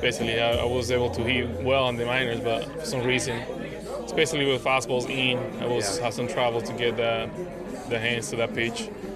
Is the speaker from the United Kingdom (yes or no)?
no; Dominican Republic; now in United States; And I brought it to my hometown, Dominican Republic.